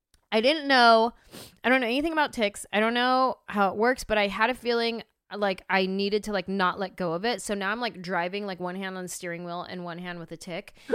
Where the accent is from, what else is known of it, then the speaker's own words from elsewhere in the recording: California, United States; And I'm from California. Sure, there's ticks probably in California, but not a lot.